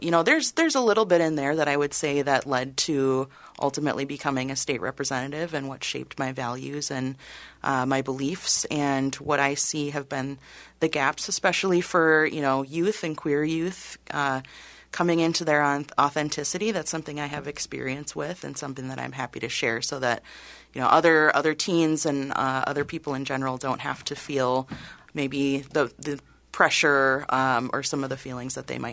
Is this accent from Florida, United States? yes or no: no; White Bear Lake, Minnesota, United States; Well, I am a Minnesotan, born and raised. I think I can confidently say, yes, I'm the only person in my family that's a true Minnesotan from birth. My family, my parents moved from Wisconsin to White Bear Lake, where I represent now